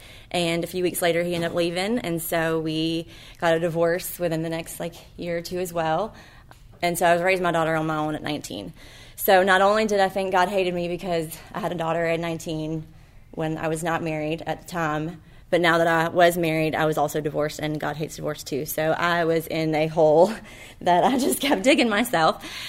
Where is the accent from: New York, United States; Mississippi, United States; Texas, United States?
Mississippi, United States; Hattiesburg; So I grew up in Hattiesburg. My parents raised me in the church, Sundays, Wednesdays, and all that.